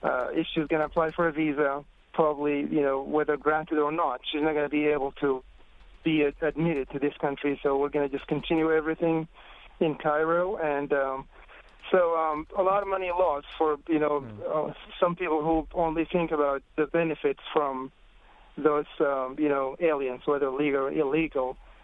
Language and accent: English; Sudan; English is a second language; now in United States; Okay, originally from Sudan. I've been living in this country for a while, over 17 years. I'm an American citizen.